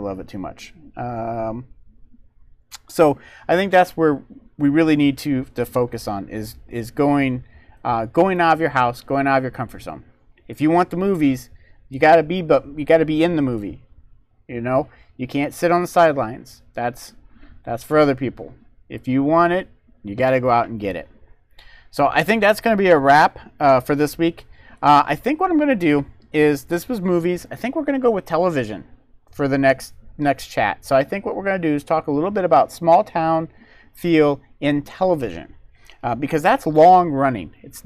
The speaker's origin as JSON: {"language": "English", "region": "Indiana", "country": "United States", "said": "I'm from Indiana, so we have corn, but even ours doesn't do corn celebration."}